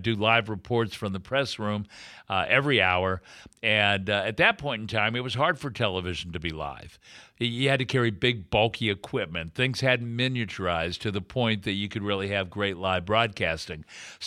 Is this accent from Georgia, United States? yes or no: no; Texas, United States; growing up in Texas, did you feel like a stranger in a strange land? And when I got to Los Angeles, I did.